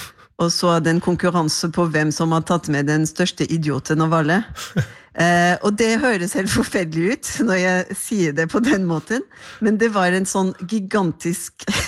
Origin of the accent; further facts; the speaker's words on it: Marseille, Provence-Alpes-Côte d'Azur, France; Norwegian is a second language; now in Norway; jeg kommer fra Marseille som en ganske fattig havneby som i Sør-Frankrike